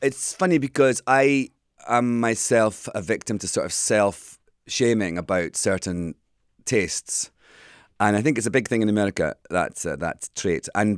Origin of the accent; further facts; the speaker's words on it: Scotland, United Kingdom; I don't. I guess I'm Scottish. I think that's a big part of it.